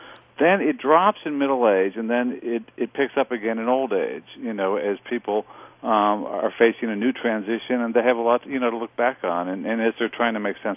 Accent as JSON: {"language": "English", "region": "Midwest", "country": "United States", "tie": "born or raised there", "also_born_or_lived": "Minneapolis, United States", "said": "I grew up somewhere in the Midwest."}